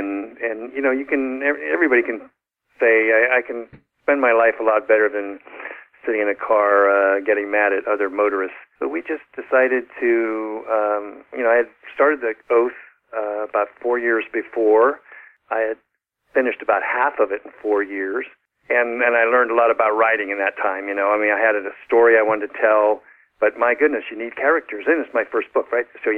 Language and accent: English; San Francisco, California, United States; Reminded me of my growing up in San Francisco, you bet.